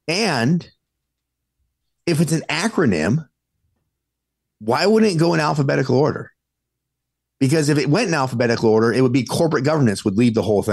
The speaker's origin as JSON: {"language": "English", "town": "Los Angeles", "region": "California", "country": "United States", "tie": "born or raised there", "said": "like I remember like growing up in Los, if you went out, go out"}